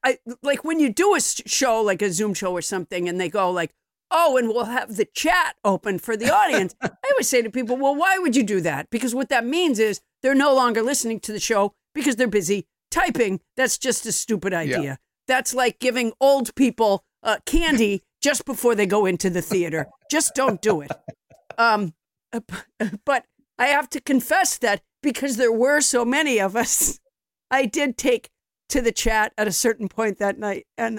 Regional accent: Sudbury, Massachusetts, United States; You know, I have a theory about Massachusetts, which is where I'm from. I'm from Sudbury, Massachusetts. But I was raised by Southerners.

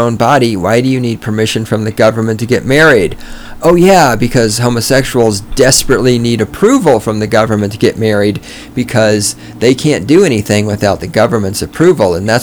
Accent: Texas, United States; I know how I got there, because I'm from the South. I know this. Even when I was a kid in the South, in Texas, white people used the word nigger.

